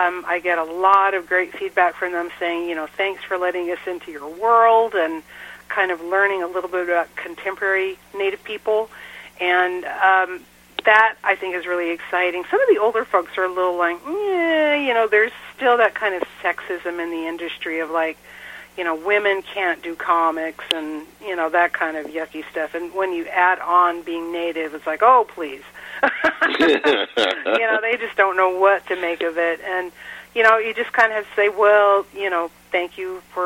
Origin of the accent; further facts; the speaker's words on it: Oklahoma, United States; because I'm from Oklahoma, that's why I said, well, I'll just write about the people that I know.